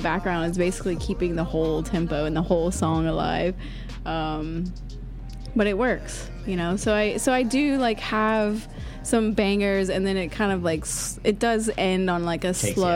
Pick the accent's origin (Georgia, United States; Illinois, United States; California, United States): Georgia, United States; Yeah, in Georgia.